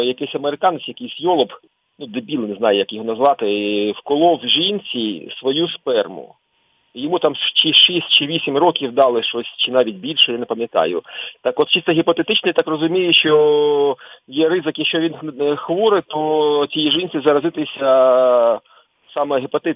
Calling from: Kyiv, Ukraine

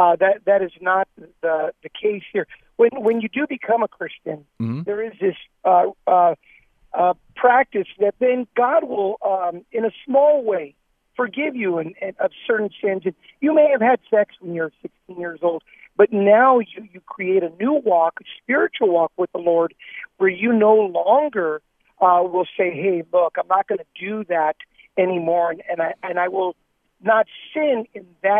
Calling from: Los Angeles, California, United States; I'm actually calling from Tommy's on Beverly and Rampart.

